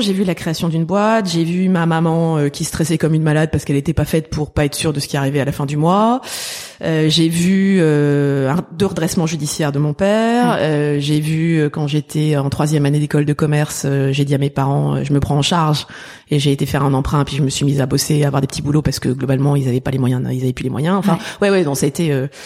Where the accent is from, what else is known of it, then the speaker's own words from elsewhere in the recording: Paris, Île-de-France, France; Alors, je suis une petite fille du bitume, parisienne jusqu'au bout des ongles, née de parents parisiens et de grands-parents parisiens.